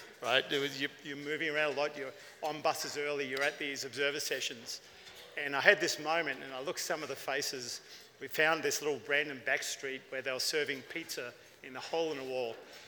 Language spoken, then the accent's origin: English; New South Wales, Australia; accent: Australian; Here from my accent, I'm Australian, and I grew up in the snowy mountains of Australia